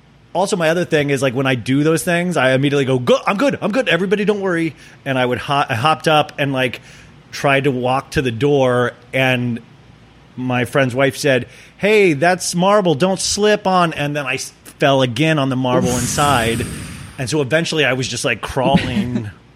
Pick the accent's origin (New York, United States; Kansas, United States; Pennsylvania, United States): Kansas, United States; And like, I grew up in Kansas and you'd go to that, like the town pool.